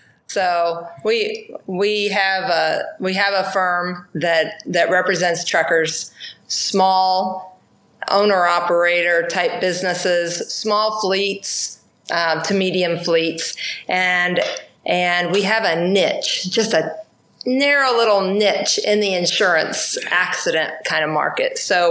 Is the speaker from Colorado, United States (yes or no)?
no; Bloomington, Illinois, United States; Hey, I'm from Bloomington, Illinois. I believe in State Farm.